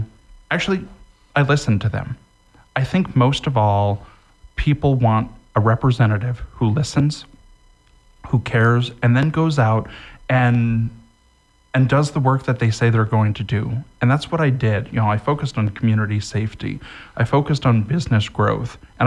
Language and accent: English; Evergreen, United States; I was born and raised in Evergreen, and I know what those people.